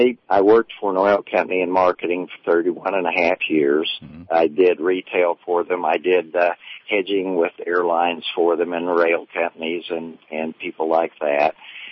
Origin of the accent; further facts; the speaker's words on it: Oklahoma, United States; moved away; I grew up in Oklahoma, but I live in Montana now